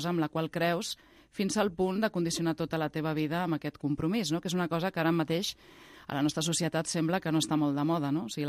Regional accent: Barcelona, Catalonia, Spain; Sí, sí, soc del barri de Sants

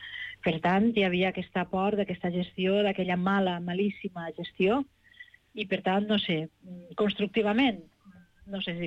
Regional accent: Balearic Islands, Spain; Soc d'ací, soc de Menorca

